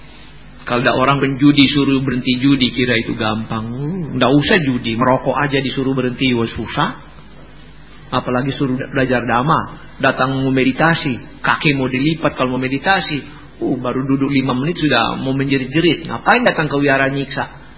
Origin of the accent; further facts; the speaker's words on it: Manado, North Sulawesi, Indonesia; ya saya orang Manado kan. Kalau bilang ciong gak takut sih.